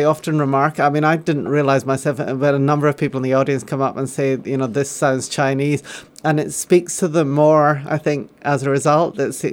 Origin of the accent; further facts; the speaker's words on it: Glasgow, Scotland, United Kingdom; I'm actually from Glasgow in the west of Scotland